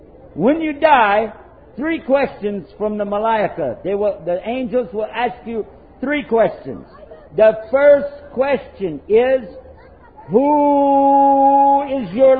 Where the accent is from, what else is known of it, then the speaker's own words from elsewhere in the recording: Texas, United States; I'm from United States. Actually, I'm from Texas. Anybody know Texas?